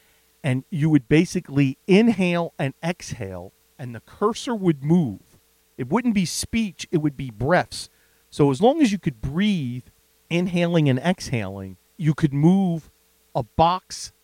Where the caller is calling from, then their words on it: Melbourne, Victoria, Australia; I'm from Melbourne, Australia.